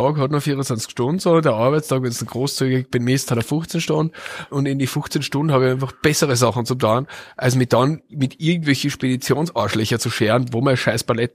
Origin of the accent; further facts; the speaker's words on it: Goldegg, Salzburg, Austria; Aus Goldegg im Bongau.